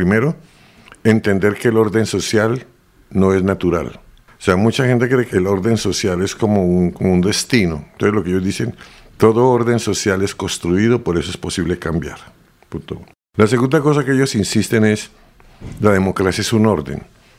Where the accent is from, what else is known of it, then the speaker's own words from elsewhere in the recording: Colombia; colombiano.